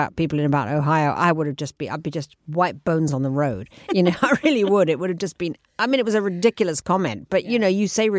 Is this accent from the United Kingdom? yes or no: yes; England, United Kingdom; moved away as an adult; I mean, you know, I'm a English girl. I mean, I lived here until I was 30, so yeah. It'll always really feel my deepest of roots.